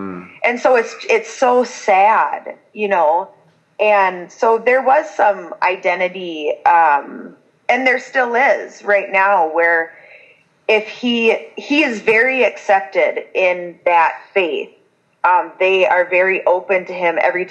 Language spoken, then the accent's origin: English; Minnesota, United States; But growing up in Minnesota, it's really weird because we see two different sides of it.